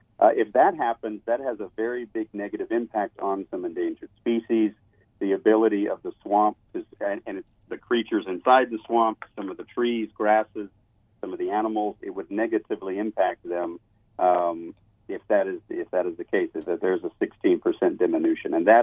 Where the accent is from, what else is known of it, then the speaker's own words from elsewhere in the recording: Idaho, United States; also born or lived in Colorado; where I grew up in Idaho and Colorado